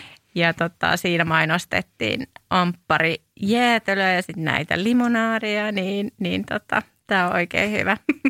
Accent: Lohja, Uusimaa, Finland; mä oon siis Lohjalta kotoisin

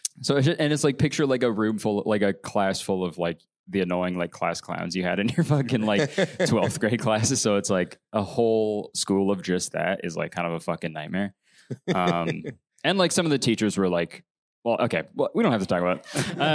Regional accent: Canada; that I'm Canadian.

